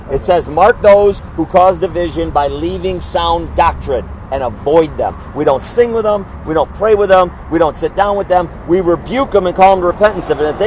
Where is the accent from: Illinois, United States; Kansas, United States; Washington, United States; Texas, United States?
Illinois, United States; I'm originally from Northern Illinois, but I've lived in Central Wisconsin for a long time.